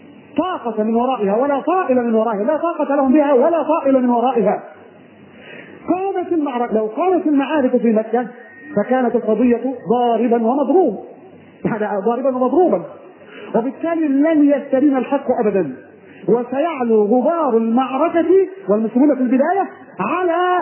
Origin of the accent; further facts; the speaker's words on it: Egypt; في بلدنا مصر مثلا هانت بلدنا على الله